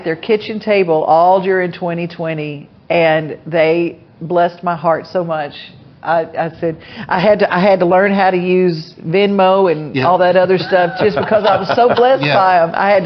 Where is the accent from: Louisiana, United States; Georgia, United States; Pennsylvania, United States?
Louisiana, United States; Well, it's just like I'm from Louisiana. We're just south of El Dorado, Arkansas.